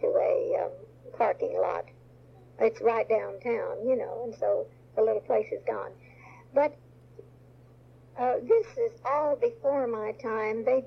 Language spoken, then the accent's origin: English; San Antonio, Texas, United States; I'm not American. I'm just a Texan. Because I was born in San Antonio, and I felt like I was a Texan.